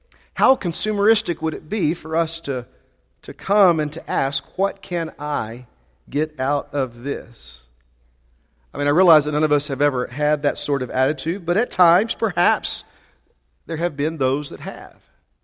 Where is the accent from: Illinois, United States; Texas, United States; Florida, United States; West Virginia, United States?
Texas, United States; Mesquite; Okay, I grew up in Mesquite, so maybe we only did this in Mesquite.